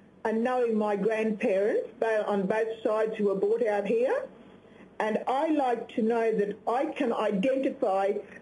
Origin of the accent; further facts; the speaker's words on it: Australia; We are Australian-born South Sea Islanders, and I would like to be identified and have our people identified as that.